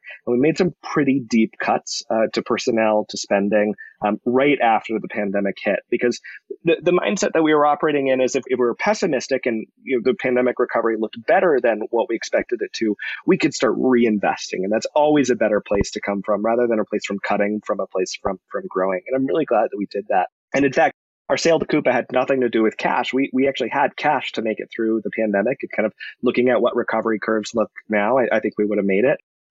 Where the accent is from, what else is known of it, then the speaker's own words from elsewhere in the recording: Colorado, United States; So I, born and raised in Colorado, went to CU for school